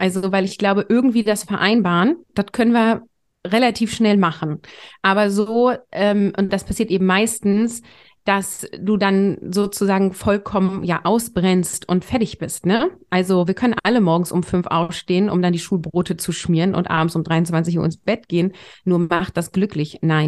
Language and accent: German; Lower Saxony, Germany; ich komme aus der Nähe von Bremen, also südlich in Niedersachsen wohne ich. Ich bin verheiratet, wir haben zusammen drei Kinder, die sind 2, 8 und 10 Jahre alt.